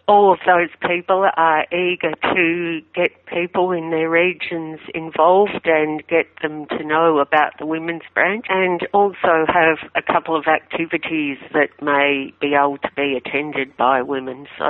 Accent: Melbourne, Victoria, Australia; I'm from Melbourne. Always lived in Melbourne.

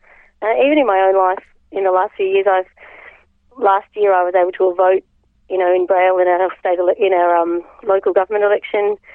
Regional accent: Melbourne, Victoria, Australia; now in Blue Mountains, Australia; I grew up in Melbourne. I went to the Burwood Blind School for a few years, and then I was educated in Melbourne.

